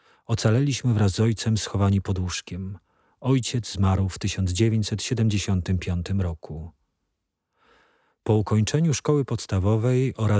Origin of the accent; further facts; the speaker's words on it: Kraków, Lesser Poland, Poland; born there; urodzony w 1938 roku. Urodziłem się w Krakowie jako syn